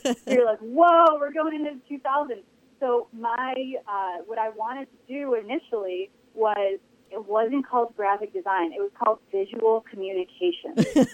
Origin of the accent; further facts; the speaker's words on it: Chicago, Illinois, United States; now in New York City, United States; I live in New York City, and I am a Midwesterner at heart. I grew up in Chicago.